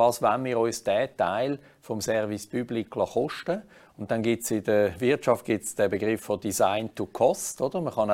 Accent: Zurich, Switzerland; dann müssen wir mehr als Zürcher auch noch in Rechnung stellen

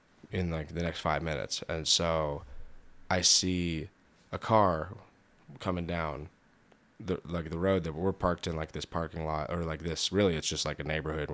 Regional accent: California, United States; It is in the town over from my hometown. So the thing about my hometown is that it did not have a police department. It was fully operated by sheriffs.

